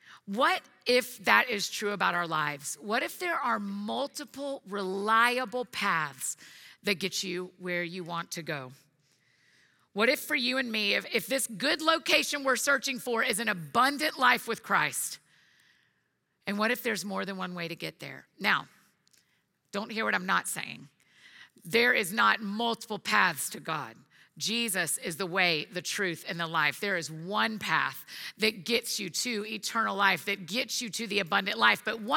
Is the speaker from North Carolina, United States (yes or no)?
no; Marietta, Georgia, United States; now in Nashville, United States; I grew up here in Marietta. I live in Nashville now, but I spent the majority of my life here.